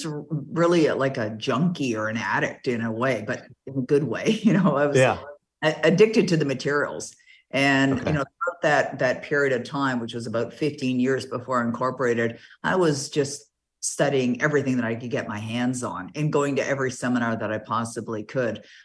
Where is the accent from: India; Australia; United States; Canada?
Canada; Toronto, Ontario; I was born and raised in Toronto